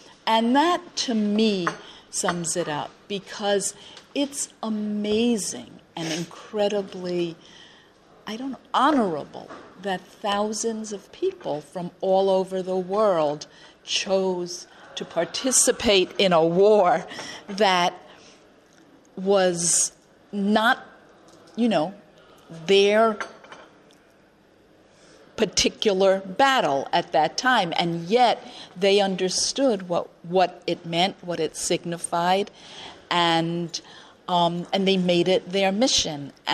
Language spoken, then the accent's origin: English; New York, United States; now in Chicago, United States; I live in Chicago. I'm from New York.